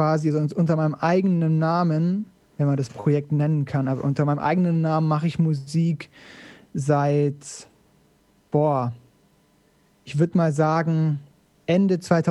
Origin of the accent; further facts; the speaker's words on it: Sindelfingen, Baden-Württemberg, Germany; now in Cologne, Germany; Ich komme ursprünglich aus Sindelfingen bei Stuttgart und wohne aber inzwischen in Köln und fühle mich tatsächlich auch sehr wohl hier.